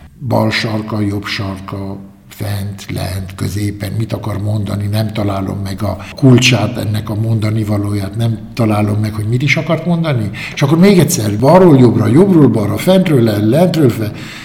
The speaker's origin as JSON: {"language": "Hungarian", "region": "Bucharest", "country": "Romania", "tie": "born or raised there", "said": "Bukarestbe születtem, magyar családba, magyarul beszéltünk otthon. Vakációk Vassáronberke, vagy Köpec, vagy Bukarest. Medgyesen kiskatonáskodtam, azóta Bukarestben élek, ismerem az országot, akár a tenyerem."}